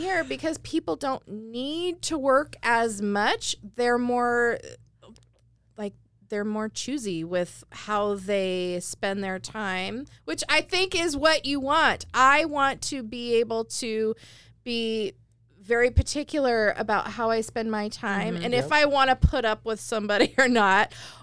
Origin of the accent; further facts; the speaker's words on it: Sammamish, Washington, United States; I was raised in Sammamish before it had a name. It was just unincorporated King County.